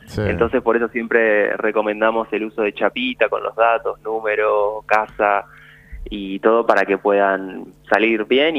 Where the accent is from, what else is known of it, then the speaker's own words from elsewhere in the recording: La Plata, Buenos Aires Province, Argentina; con los incendios decidimos accionar, ya que, bueno, yo soy de La Plata